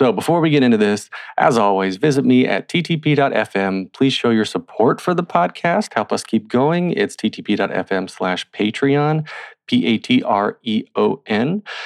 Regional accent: North Wilkesboro, North Carolina, United States; That's where I'm from.

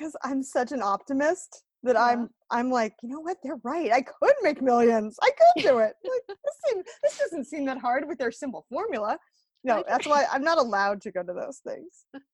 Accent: United States; No, I'm not Aussie. I'm an American

